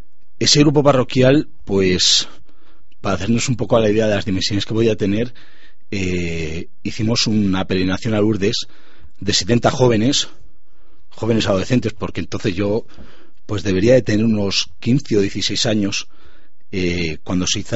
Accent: Barcelona, Catalonia, Spain; now in Segovia, Spain; Soy natural de Barcelona. Yo aparecí en Segovia hace cosa de 7 años.

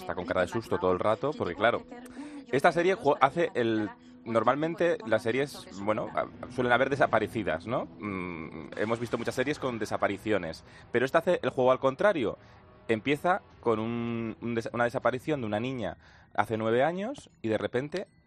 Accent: Cantabria, Spain; que me gusta mucho que está rodada en mi tierra, en Cantabria.

